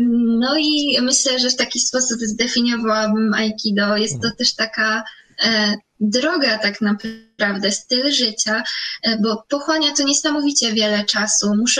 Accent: Augustów, Podlaskie Voivodeship, Poland; U nas w Augustowie było jedynie karate

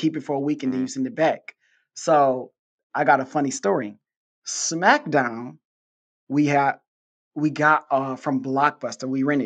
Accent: Detroit, Michigan, United States; I didn't even mention sports games, you know, growing up in Detroit.

